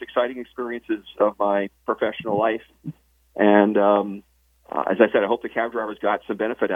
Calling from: Columbia, Missouri, United States; Columbia, Missouri.

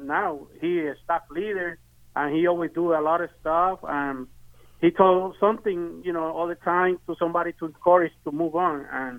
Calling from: Orlando, Florida, United States; From Orlando.

